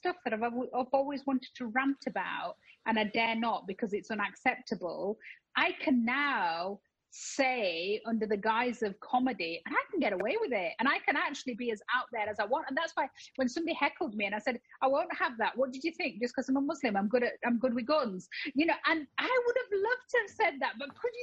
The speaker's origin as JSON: {"language": "English", "country": "United Kingdom"}